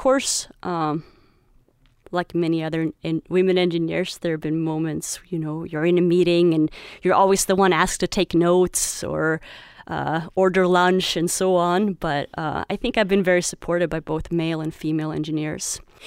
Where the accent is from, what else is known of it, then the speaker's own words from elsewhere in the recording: Sweden; first language Swedish; English is a second language; now in United States; Swedish, which is my native language, would not have been a good college choice, I think, to study here in the U.S., since I was already a native speaker